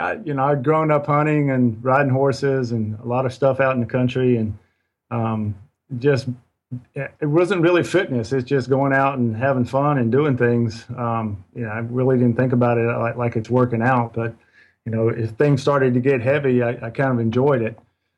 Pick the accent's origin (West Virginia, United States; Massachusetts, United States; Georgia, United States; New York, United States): Georgia, United States; Macon; You know, Ben, I'm from Macon, Georgia. It's a small town back in middle Georgia.